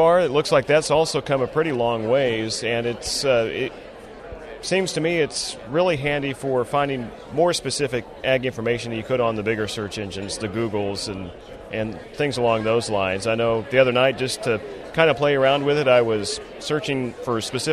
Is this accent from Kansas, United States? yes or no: yes; Wichita, Kansas, United States; I'm from Wichita, Kansas. I'm a reporter at KFDI Radio in Wichita and part of the Journal Broadcast Group.